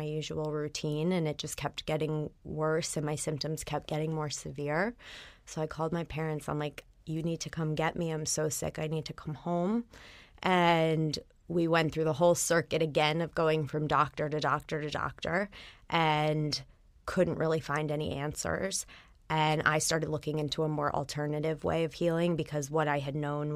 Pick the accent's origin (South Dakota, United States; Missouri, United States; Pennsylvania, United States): Pennsylvania, United States; Philadelphia; My life in a nutshell is I grew up in Philadelphia.